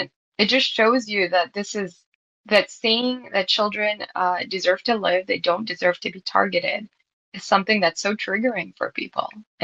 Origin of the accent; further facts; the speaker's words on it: Chicago, Illinois, United States; Now, I'm born and raised in Chicago. Like I said, I trained in Chicago. I lived in Chicago and I worked as an attending there.